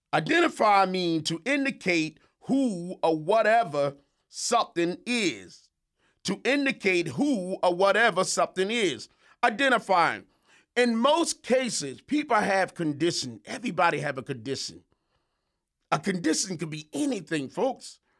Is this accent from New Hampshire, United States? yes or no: no; Philadelphia, Pennsylvania, United States; I am a diehard Philadelphia fan. I'm from Philly. I'm a Philly boy.